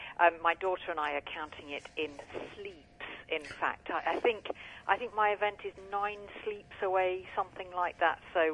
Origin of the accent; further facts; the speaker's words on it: Lincoln, East Midlands, United Kingdom; It is, and I am born and bred in Lincoln, so I am a Lincolnshire girl, so it's always a particular pleasure to be coming back to the home city.